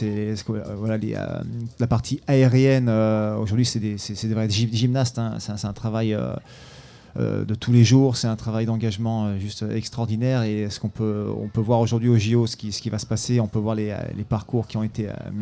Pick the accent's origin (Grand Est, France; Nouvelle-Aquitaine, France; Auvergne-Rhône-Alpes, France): Auvergne-Rhône-Alpes, France; Grenoble; parce que nous, on est de Grenoble, donc on est vraiment à la maison